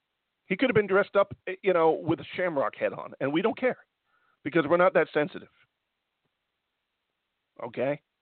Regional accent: Ireland; saying, as an Irishman, I think that was a jab at my nationality.

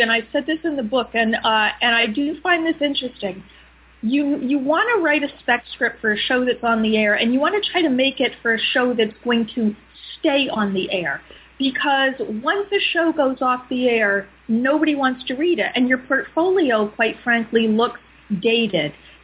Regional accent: Lebanon, New Hampshire, United States; How did Jay know that I'm from Lebanon, New Hampshire?

